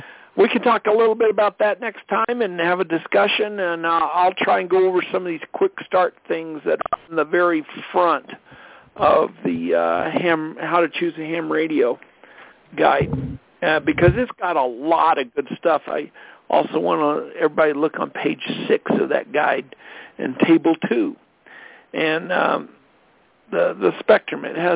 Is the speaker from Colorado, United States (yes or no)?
yes; Colorado, United States; I'm from Colorado